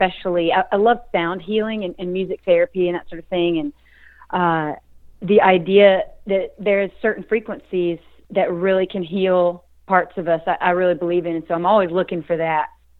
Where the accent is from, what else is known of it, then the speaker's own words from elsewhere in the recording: Georgia, United States; because I am from Georgia. I'm from South Georgia. My parents' families were farmers, very rural.